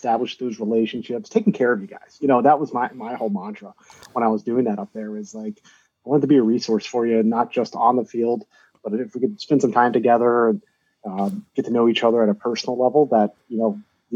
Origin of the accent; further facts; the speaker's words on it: Hilliard, Ohio, United States; I'm a Columbus guy. So yeah, I grew up in Hilliard. Okay. I spent my high school years at Hilliard. And right there in Columbus.